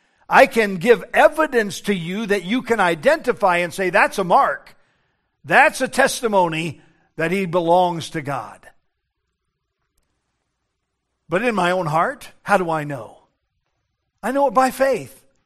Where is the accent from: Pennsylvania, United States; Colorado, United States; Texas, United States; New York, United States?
Colorado, United States; Denver; I grew up near the South Platte River in Denver, Colorado, and at times we had flood stage